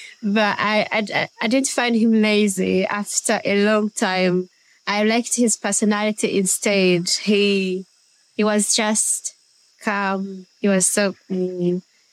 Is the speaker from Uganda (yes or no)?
yes; Fort Portal, Western Region, Uganda; born there; I was born in Fort Portal, that's like 40 kilometers away from Kabali